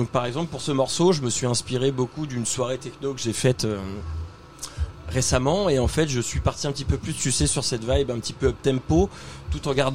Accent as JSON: {"language": "French", "town": "Rouen", "region": "Normandy", "country": "France", "said": "Écoute, moi j'habite sur Rouen. Je suis originaire de Rouen"}